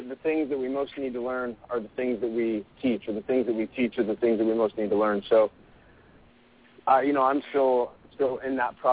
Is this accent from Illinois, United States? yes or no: yes; Illinois, United States; I'm from Illinois, so I was a huge Chicago